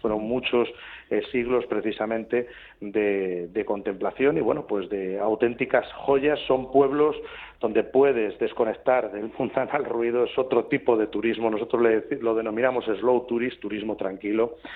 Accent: Castile and León, Spain; nos dicen que los bercianos somos los andaluces del norte

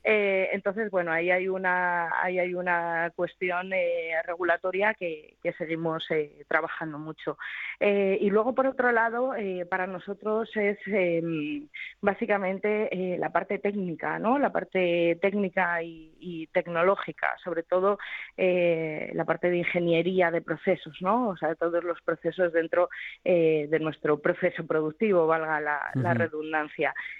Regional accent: Salamanca, Castile and León, Spain; muchos de nosotros somos de Salamanca, incluso cuando hayamos estado, bueno, pues trabajando fuera

